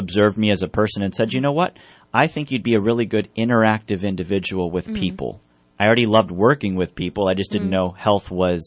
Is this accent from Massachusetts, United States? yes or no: no; Wisconsin, United States; also born or lived in Spain; But I was born in Spain. My mother's Spanish. My father's from Wisconsin.